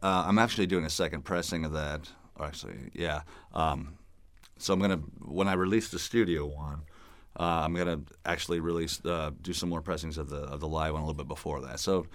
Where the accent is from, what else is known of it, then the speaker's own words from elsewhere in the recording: Bloomington, Illinois, United States; now in Lexington, United States; I grew up in Bloomington, and my wife's family's from Lexington, so we found a house out there that we liked and was a good price.